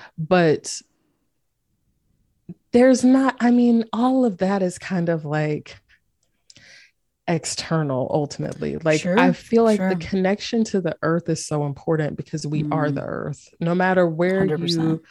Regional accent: Greensboro, North Carolina, United States; also born or lived in Durham, North Carolina; like for a long time I lived in Durham, North Carolina, and I'm from Greensboro originally, and I felt very happy to be based in North Carolina

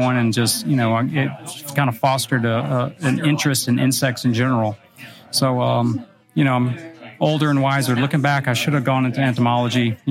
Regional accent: Florida, United States; I grew up down in Florida, and they have these spiders everywhere.

